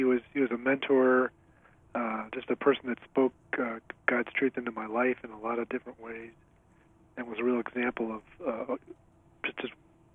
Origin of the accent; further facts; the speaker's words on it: Oak Park, Illinois, United States; also born or lived in Chicago; I grew up in the Chicago area. I was born in the city of Chicago, and then when I was very young, I moved to Oak Park, which is a suburb on the west side.